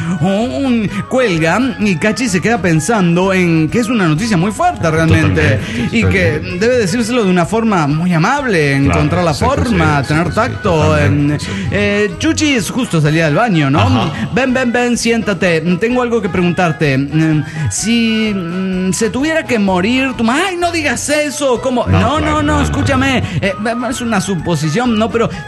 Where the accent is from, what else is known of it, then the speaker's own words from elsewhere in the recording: León, Guanajuato, Mexico; de León, Guanajuato.